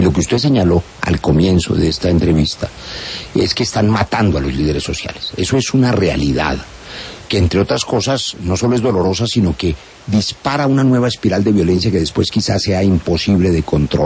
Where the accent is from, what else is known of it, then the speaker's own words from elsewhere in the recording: Colombia; se lo quiero agradecer como colombiano